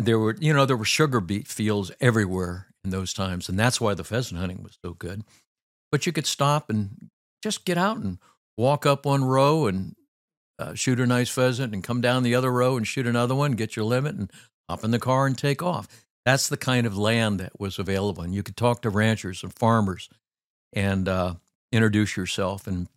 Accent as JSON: {"language": "English", "town": "Palo Alto", "region": "California", "country": "United States", "tie": "born or raised there", "said": "I grew up in Palo Alto and hunted the bay quite a bit."}